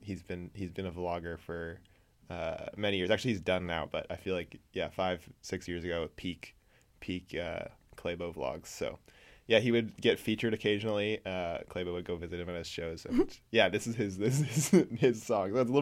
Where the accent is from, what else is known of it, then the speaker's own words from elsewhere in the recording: Minnesota, United States; didn't have any inkling of putting me into like skiing when we were I was growing up in Minnesota